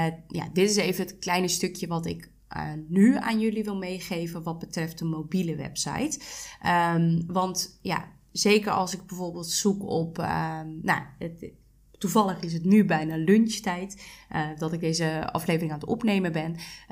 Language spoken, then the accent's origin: Dutch; Breda, North Brabant, Netherlands; ik kom uit Breda, dus ik ben ook werkzaam in de buurt van Breda.